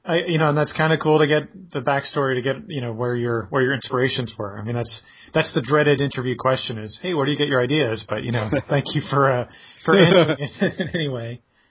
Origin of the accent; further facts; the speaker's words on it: East Coast, United States; because I grew up in the East Coast.